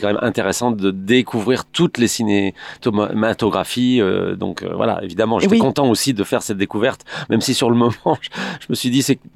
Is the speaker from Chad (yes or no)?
no; Auvergne-Rhône-Alpes, France; Moi, j'ai grandi dans le Beaujolais, à côté de Lyon. Donc, du coup, il y a peut-être d'autres langues. Bon, il y a quelques mots typiquement lyonnais que je connais, mais je connais pas vraiment de patois.